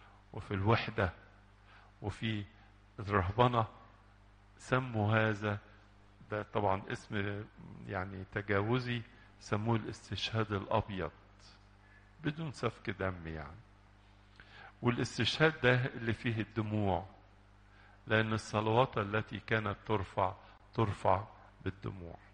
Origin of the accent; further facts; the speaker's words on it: Egypt; يا بختنا كأقباط، يا بختنا كمصريين، يا بختنا أن هذه الأحداث التاريخية تمت على أرضنا، تمت على أرضنا هنا في الأسكندرية أو في سائر البلاد.